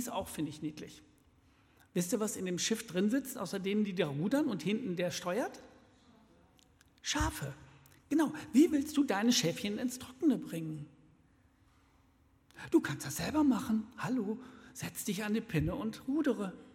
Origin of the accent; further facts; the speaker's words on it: Gütersloh, North Rhine-Westphalia, Germany; Also ich komme aus Gütersloh